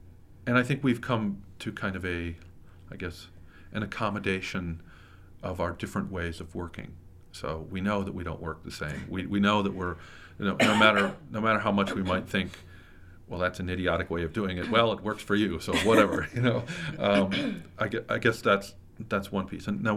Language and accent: English; Flint, Michigan, United States; I grew up in Flint. I came through the school system right at the end of the great manufacturing boom when everything was starting to contract.